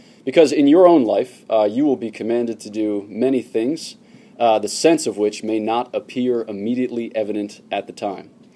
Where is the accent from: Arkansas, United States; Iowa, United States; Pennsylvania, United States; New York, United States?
Pennsylvania, United States; Newtown; I am from Newtown, Pennsylvania, which is just outside of Philadelphia, city of champions.